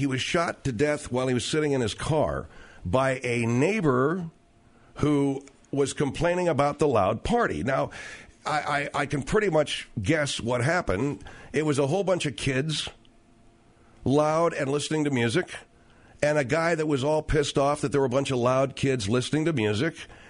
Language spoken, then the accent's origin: English; Arcadia, California, United States; The people in my hometown sure as hell knew about it. Arcadia in the San Gabriel Valley in Pasadena. Everybody knew about it there.